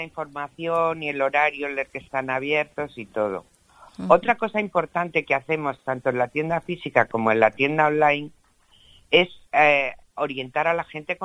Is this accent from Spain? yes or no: yes; Extremadura, Spain; yo soy extremeña, soy de pueblo